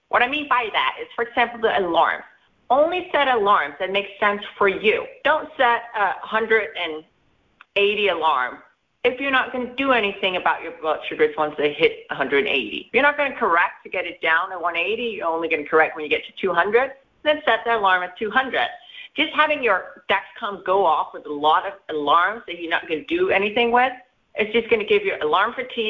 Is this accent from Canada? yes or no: no; Denmark; English is a second language; now in California, United States; United States in sunny California with my, snoring fur baby and my husband, but I'm actually born and raised in Denmark. That's where I got my diagnosis, and I still speak Danish.